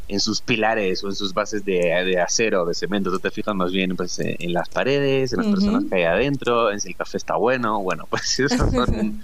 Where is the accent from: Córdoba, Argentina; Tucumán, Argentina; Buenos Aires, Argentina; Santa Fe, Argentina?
Buenos Aires, Argentina; en esta peli aparece más mi yo porteño, ¿no? Mi yo de Buenos Aires, sí.